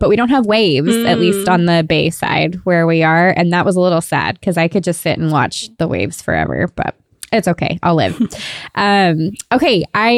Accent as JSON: {"language": "English", "region": "California", "country": "United States", "lives_now": "Florida, United States", "said": "You know, I'm from Southern California, right?"}